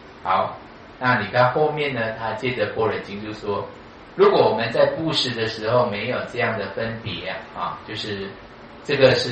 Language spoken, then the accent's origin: Chinese; Sabah, Malaysia; 我小时候啊，因为我的家乡呢是东马，就是 East Malaysia 啊，就是沙巴那边。我们是佛法的边地，我们那边是早期是没有出家众的，没有佛。